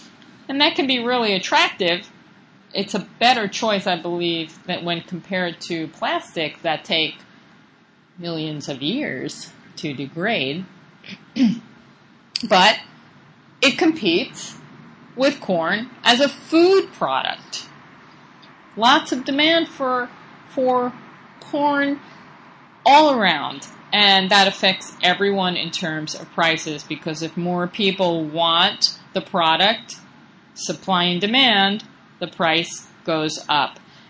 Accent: New York, United States; I grew up on Long Island, and I personally think that Long Island corn is the best anywhere.

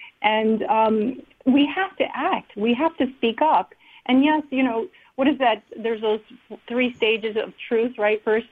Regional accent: United States; And again, I'm all about freedom of choice. I'm an American.

